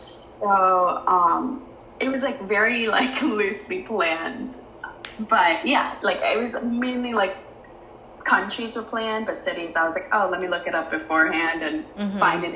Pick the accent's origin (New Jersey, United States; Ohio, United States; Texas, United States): New Jersey, United States; So I am born and raised in New Jersey